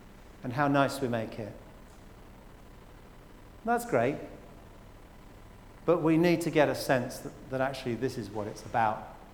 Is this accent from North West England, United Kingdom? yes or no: no; Poole, South West England, United Kingdom; also born or lived in London; Actually, I was born in London. I only lived there for a year, and then my parents went to Poole. And I grew up in Poole.